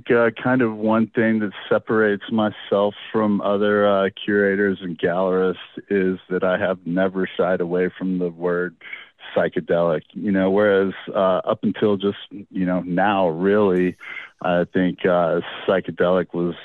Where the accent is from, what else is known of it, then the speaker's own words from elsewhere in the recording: Tennessee, United States; I grew up in Tennessee